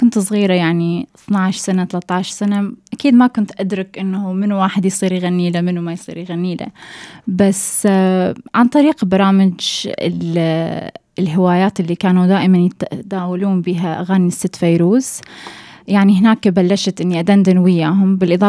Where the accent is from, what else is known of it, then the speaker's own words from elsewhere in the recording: Sweden; moved away as an adult; now in Australia; بنت بسيطة، كما قلتي ولدت بالسويد، ترعرعت هناك، كان عمري 18 سنة لما انتقلنا من السويد لأستراليا.